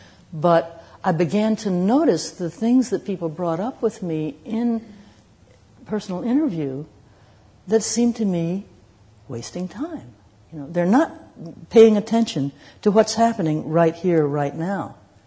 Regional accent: the South, United States; I come from the South where, you know, there are good families in the South, and, you know, and I wasn't one of them, right?

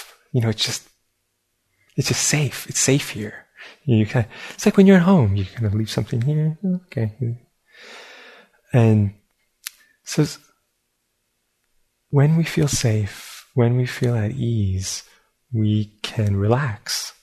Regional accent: New York, United States; also born or lived in Japan; because I'm from New York and I think like a criminal.

